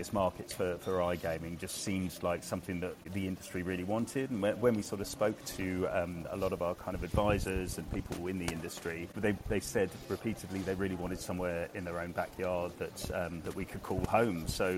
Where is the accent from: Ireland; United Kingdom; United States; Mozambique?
United Kingdom; London; I'm from London originally myself